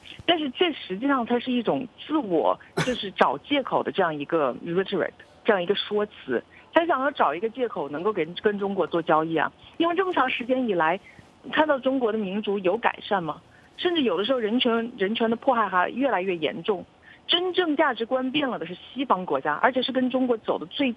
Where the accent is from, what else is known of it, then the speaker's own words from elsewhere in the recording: Canada; 然后我当时就觉得我是加拿大人，